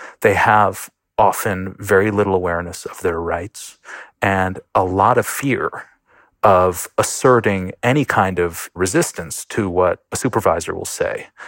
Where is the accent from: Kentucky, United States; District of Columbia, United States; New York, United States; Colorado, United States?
New York, United States; Buffalo; Absolutely. I should say I grew up in Buffalo, New York.